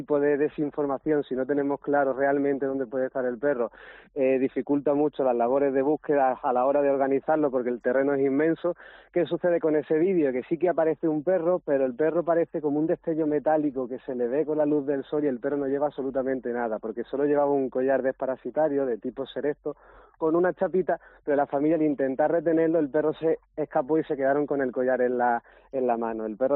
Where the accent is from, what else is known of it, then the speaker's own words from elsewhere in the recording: Málaga, Andalusia, Spain; porque yo soy de Málaga y no soy de la zona.